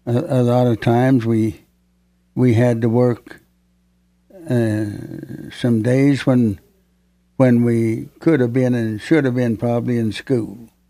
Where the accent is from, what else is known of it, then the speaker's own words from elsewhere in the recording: Kansas, United States; born there; Well, I was born in Kansas, but was raised about all over the country.